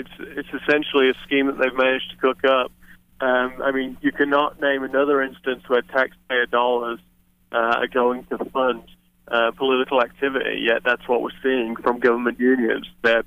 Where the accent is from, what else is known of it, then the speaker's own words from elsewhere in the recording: England, United Kingdom; now in United States; No, I'm not. I'm from England originally, which is a place that I would consider to be a socialist country.